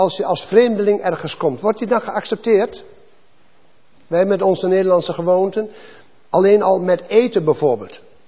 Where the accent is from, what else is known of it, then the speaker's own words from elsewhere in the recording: Drenthe, Netherlands; Ik kom uit Drenthe, wat een armoedig land is. Veenkoloniën, zand.